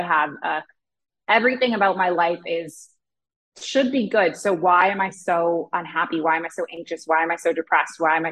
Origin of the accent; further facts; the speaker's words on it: Canada; I was, a typical teenager growing up in Canada in the same way.